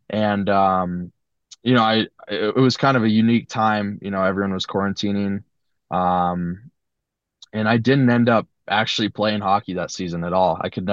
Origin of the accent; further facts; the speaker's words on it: Salt Lake City, Utah, United States; also born or lived in El Paso, United States / New Mexico, United States; Yeah, I did. Yeah, I was born in El Paso, Texas. My dad was doing hockey there. And we moved around a little bit. I lived in New Mexico, but in 2010, we were in Salt Lake City for good.